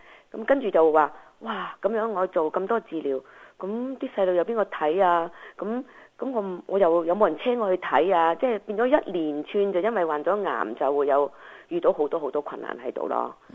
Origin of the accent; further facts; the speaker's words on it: China; 或者係你知我哋中國人有時覺得呢個病咧就係、是、唔會好翻㗎